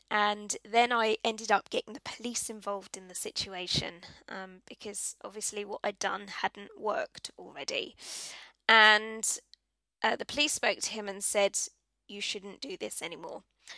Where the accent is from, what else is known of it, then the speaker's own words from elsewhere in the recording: East of England, United Kingdom; And I will be leaving Hertfordshire, my hometown, for the first time ever, which seems a bit odd and a bit strange.